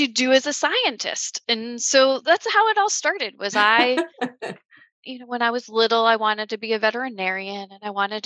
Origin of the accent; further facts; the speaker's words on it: Florida, United States; So it started because I grew up outside of Tampa, which is the lightning capital of the world.